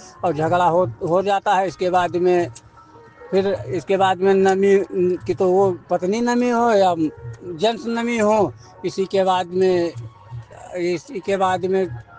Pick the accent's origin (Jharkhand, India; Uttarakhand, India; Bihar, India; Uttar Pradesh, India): Uttar Pradesh, India; Pipra Padarat; पिपरा पदारत का रहने वाला हूँ, जिला बहराइच, थाना प्रयागपुर, तहसील प्रयागपुर का रहने वाला हूँ।